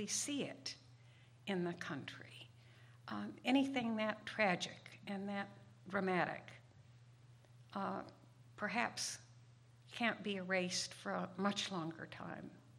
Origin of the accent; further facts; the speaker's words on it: Southwest, United States; I grew up in the Southwest, more concerned with bobcats and fences and trucks and so forth than with Civil War history.